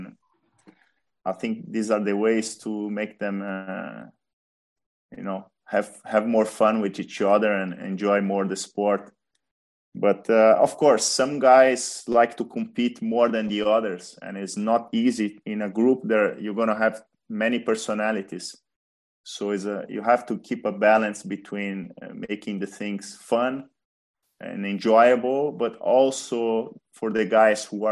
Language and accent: English; Rio de Janeiro, Brazil; English is a second language; I think these last 2 games, I enjoyed a lot because Rio was my home country and it was a lot of energy.